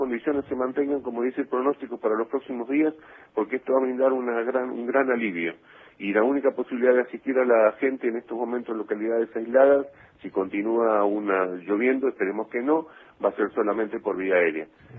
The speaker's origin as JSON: {"language": "Spanish", "country": "Argentina", "said": "lo único que importa es que somos argentinos"}